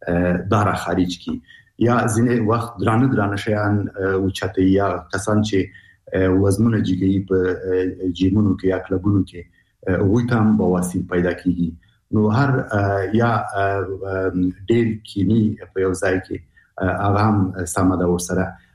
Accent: Afghanistan; نو ځکه موږ په عنعنوي شکل موږ افغانان شرمېږو

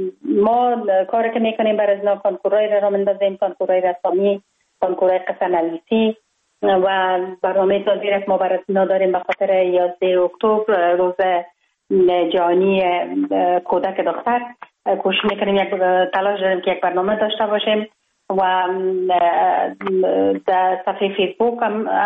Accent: Kabul, Afghanistan; born there

